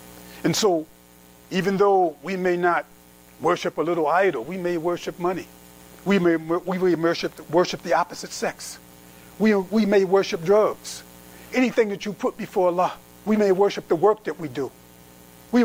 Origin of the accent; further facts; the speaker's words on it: Philadelphia, Pennsylvania, United States; You know, when I was growing up in the Philadelphia area, you know, again, the many brothers and sisters have heard me say this before, we used to call people PTMs, part-time Muslims.